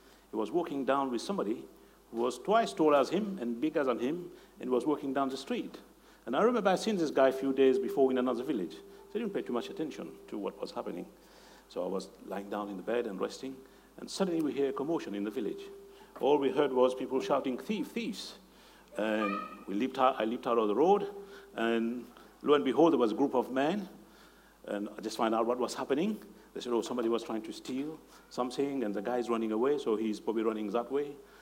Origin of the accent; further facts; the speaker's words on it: Mauritius; If you don't know me, I'm from Mauritius, and I'm from a village where there was many laborers.